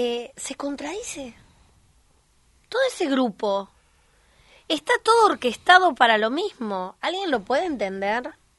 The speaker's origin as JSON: {"language": "Spanish", "region": "Buenos Aires", "country": "Argentina", "tie": "born there", "said": "yo nací en Buenos Aires"}